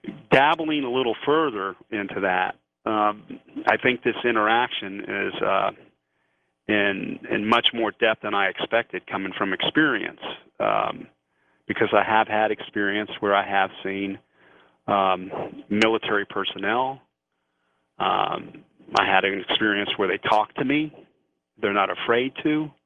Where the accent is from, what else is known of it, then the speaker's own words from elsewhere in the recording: United States; I'm an American and I love my country, it's the United States.